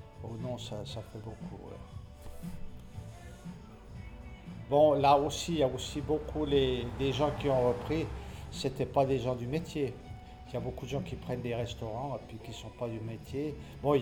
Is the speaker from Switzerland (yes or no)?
yes; Renan, Bern, Switzerland; je suis un enfant de Renan, j'ai grandi à Renan, et puis la mentalité, je la connais. C'est une mentalité un peu spéciale parce que c'est beaucoup ouvrier